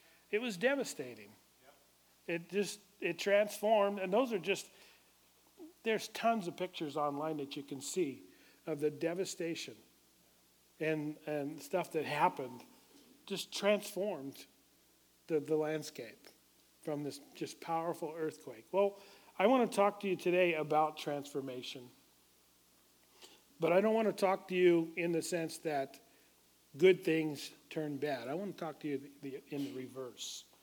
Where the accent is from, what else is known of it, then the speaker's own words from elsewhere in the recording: Alaska, United States; I'm from Alaska originally, born and bred in Alaska. And I can't help it. Alaska's the biggest.